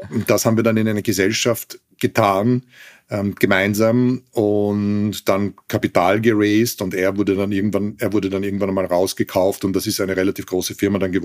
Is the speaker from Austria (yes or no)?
yes; Austria; ich bin Österreicher